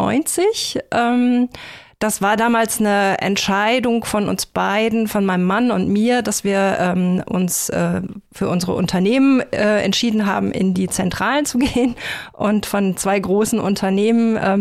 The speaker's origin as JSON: {"language": "German", "town": "Lübeck", "region": "Schleswig-Holstein", "country": "Germany", "tie": "born or raised there", "said": "ich komme ursprünglich aus Lübeck, aus dem hohen Norden und bin auch bekennendes Nordlicht. Hab da meine Schule gemacht, mein duales Studium begonnen"}